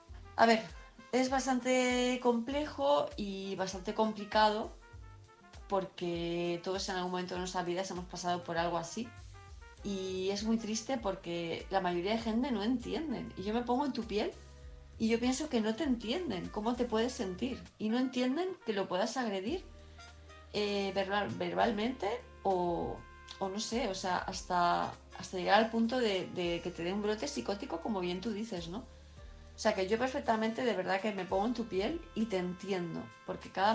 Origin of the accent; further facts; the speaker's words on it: Palma de Mallorca, Balearic Islands, Spain; de Palma de Mallorca